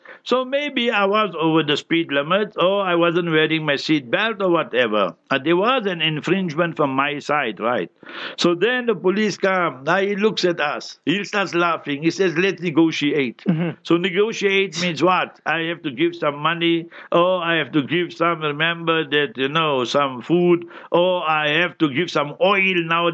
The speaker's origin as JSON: {"language": "English", "country": "South Africa", "said": "but you South African, I'm South African"}